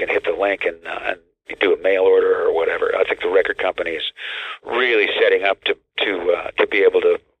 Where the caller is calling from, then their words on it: San Jose, California, United States; I'm calling from San Jose, and I went out last night just to go to a movie, and it was like, wow, this feels like fall.